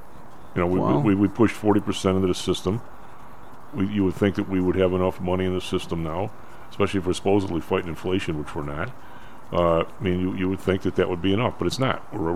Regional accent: Midwest, United States; We're from the Midwest. All we've ever had is dollars in our pocket.

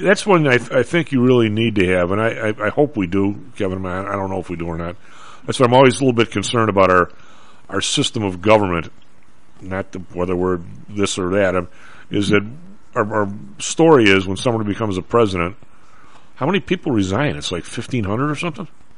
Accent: United Kingdom; We're British.

